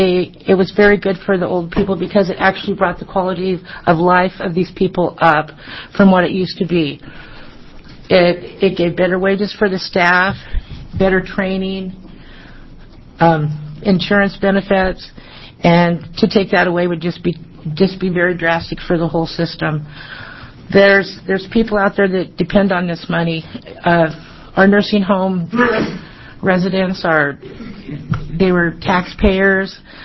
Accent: Pendleton, Oregon, United States; I'm from Pendleton, Oregon. I work in a nursing home facility there.

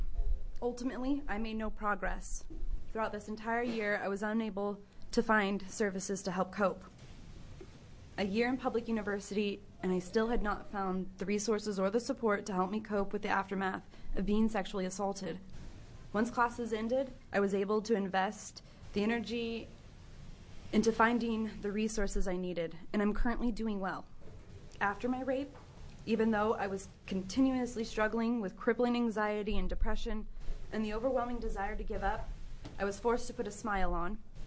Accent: Coos Bay, Oregon, United States; I'm originally from Coos Bay, Oregon. I'm here to testify in support of Senate Bill 759. I grew up on the outskirts of Coos County.

